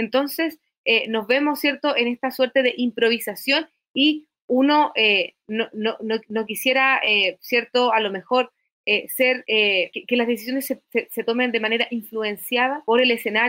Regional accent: Chile; donde defendimos nuestros ideales que tenemos como chilenos

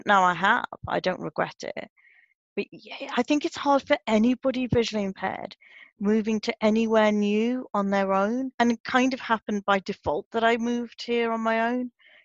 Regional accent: England, United Kingdom; now in Scotland; And I come out with me with my Englishy voice coming out, and I'm thinking, oh, I'm not really allowed to do this.

